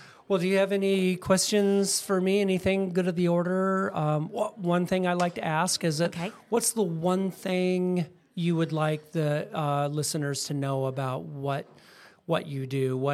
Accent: Anacortes, Washington, United States; I grew up there. I'm born and raised in Skagit County in Anacortes, Washington, just up the road up there.

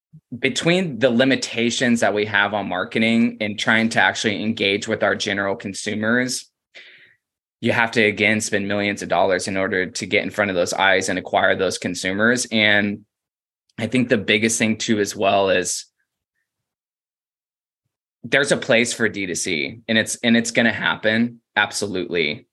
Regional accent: Florida, United States; moved away; Like, I'm from Florida. You know, I've been arrested for weed 3 different times.

